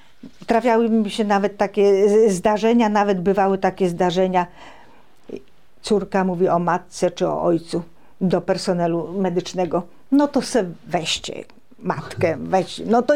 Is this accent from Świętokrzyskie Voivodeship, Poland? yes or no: yes; Ożarów, Świętokrzyskie Voivodeship, Poland; now in Wojciechowice, Poland; pochodzę z Ożarowa, mieszkam obecnie w Wojciechowicach.